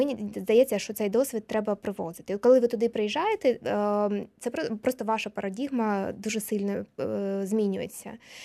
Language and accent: Ukrainian; Luhansk, Luhansk Oblast, Ukraine; я після початку війни я не попала в Луганськ, звідки я родом, тому що, власне, там був кордон